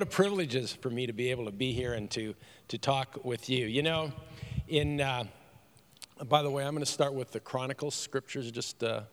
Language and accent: English; Canada; now in United States; And, you know, I'm a Canadian transplanted into Michigan. Why Michigan? I have no idea. But nevertheless, well, I do actually. God put us there.